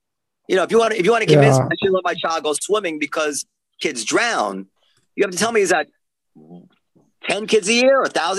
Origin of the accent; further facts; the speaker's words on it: Manhattan, New York, United States; I could walk to school, and I was growing up in Manhattan.